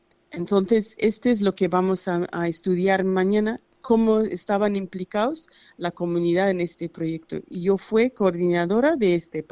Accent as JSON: {"language": "Spanish", "country": "Zimbabwe", "second_language": "Spanish", "said": "soy de Zimbabue originalmente y tengo un vínculo bastante fuerte con África."}